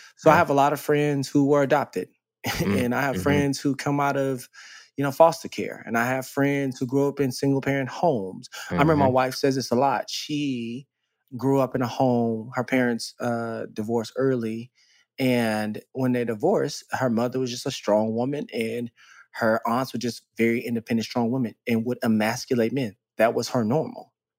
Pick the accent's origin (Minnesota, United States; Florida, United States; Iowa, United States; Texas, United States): Texas, United States; Dallas; I grew up in Dallas, Texas.